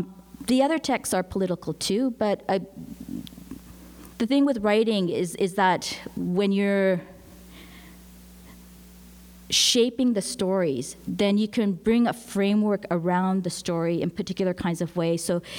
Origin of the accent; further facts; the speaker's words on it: Western Canada, Canada; I was in my 20s and, you know, growing up in Western Canada on colonized lands.